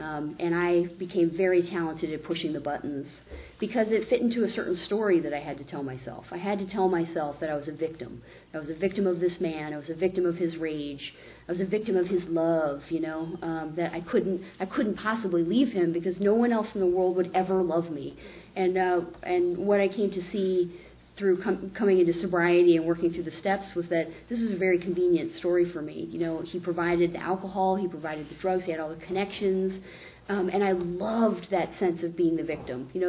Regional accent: Arlington, Virginia, United States; partially because I never left Arlington. I grew up in Arlington, Virginia.

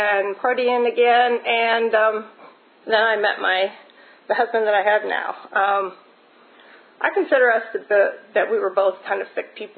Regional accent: Indiana, United States; also born or lived in Florida; and I grew up in Indiana, and then I moved to Florida with him, and then I moved back to Indiana when I got divorced.

